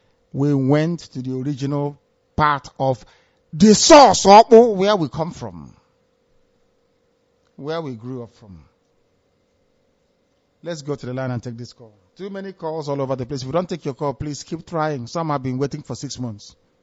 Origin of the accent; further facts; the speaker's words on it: Southeast, Nigeria; No, because we are all Biafrans. And together we'll get Biafra.